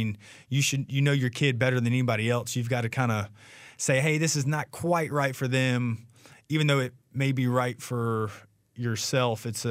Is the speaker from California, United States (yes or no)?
no; Chapel Hill, North Carolina, United States; I grew up in Chapel Hill, so I still call it University Mall, even though it's University Place now.